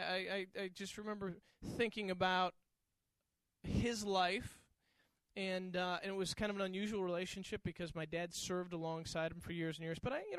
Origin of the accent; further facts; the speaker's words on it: New York, United States; I remember when growing up in New York, my pastor, when I'd been away for some time